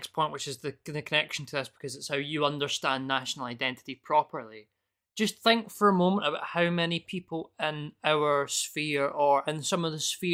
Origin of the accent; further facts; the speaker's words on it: Glasgow, Scotland, United Kingdom; like growing up in Glasgow